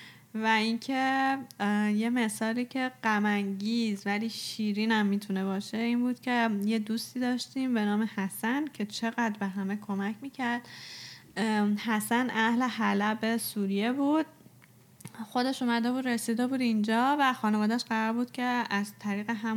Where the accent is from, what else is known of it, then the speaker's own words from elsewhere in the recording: Iran; براش گفتم که چون ما ایرانیم اینجوری میشه